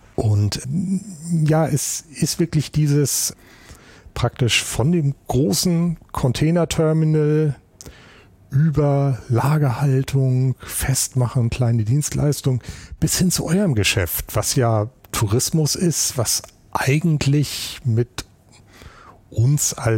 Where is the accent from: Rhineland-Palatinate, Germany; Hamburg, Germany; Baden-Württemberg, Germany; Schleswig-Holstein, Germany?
Hamburg, Germany; Ja, als Hamburger Jung hat man da von klein auf mit zu tun.